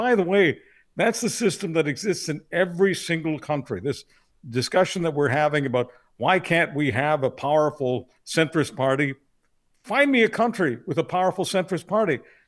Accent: Canada; I'm a Canadian, Ryan, just like you.

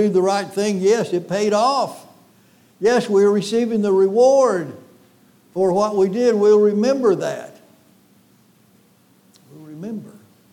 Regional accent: Florida, United States; I grew up some in Florida, and you used to be able to eat a rattlesnake.

